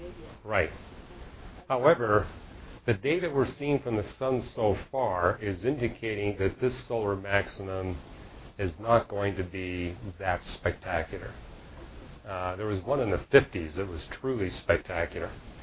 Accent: Canada; Where I grew up in Canada, you would see Aurora Borealis that would cover the entire sky, all different colors.

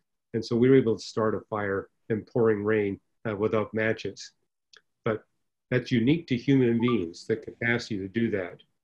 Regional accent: Vancouver, British Columbia, Canada; Oh, that's my hometown.

